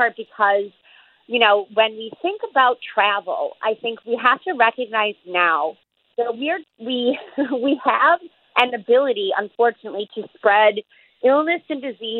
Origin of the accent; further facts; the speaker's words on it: United States; I say post-pandemic as an American who's had an opportunity to be vaccinated.